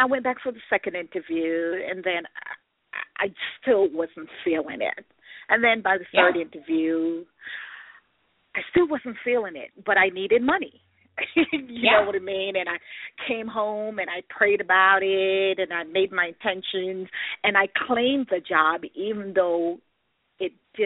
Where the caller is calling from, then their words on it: Washington, District of Columbia, United States; I'm calling from Washington, D.C.